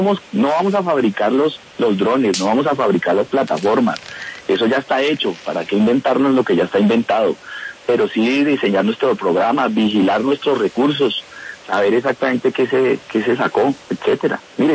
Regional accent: Colombia; nosotros somos como colombianos, no como mis consultores ambientales, sino como colombianos

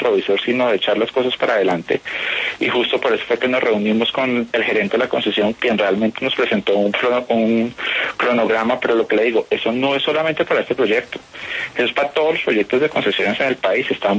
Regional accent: Villavicencio, Meta, Colombia; born there; yo nací en Villavicencio, y yo sé lo grave que es esto para los llaneros

